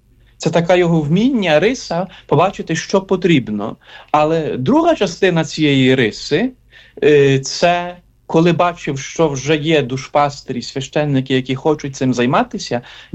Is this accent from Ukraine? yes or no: yes; Zhytomyr, Zhytomyr Oblast, Ukraine; Я сам з Житомира, з цієї парафії.